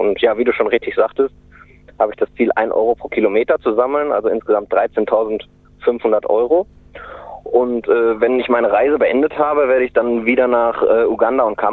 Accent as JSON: {"language": "German", "town": "Hamm", "region": "North Rhine-Westphalia", "country": "Germany", "tie": "born or raised there", "said": "ich bin Ende September in meiner Heimatstadt in Hamm im Ruhrgebiet gestartet."}